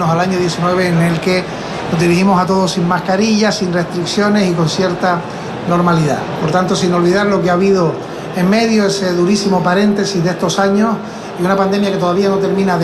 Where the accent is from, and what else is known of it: Canary Islands, Spain